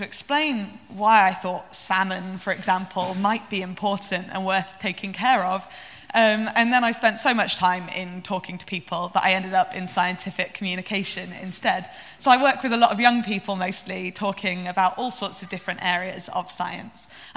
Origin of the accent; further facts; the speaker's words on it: Manchester, North West England, United Kingdom; So I'm from Manchester, it rains a lot